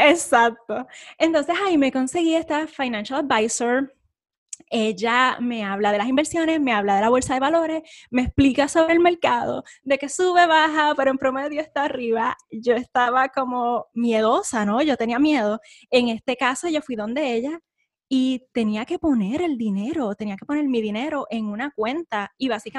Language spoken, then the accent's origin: Spanish; Puerto Rico; moved away as an adult; now in United States; Yo soy puertorriqueña, nací en la isla, me crié en la isla, estudié y hice mi bachillerato en Puerto Rico, soy ingeniera eléctrica de profesión.